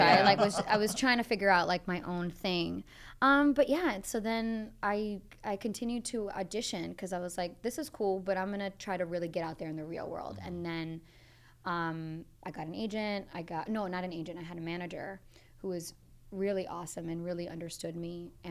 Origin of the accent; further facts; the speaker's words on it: Boston, Massachusetts, United States; I'm from Boston, Massachusetts, and like there were two casting houses, and that's it.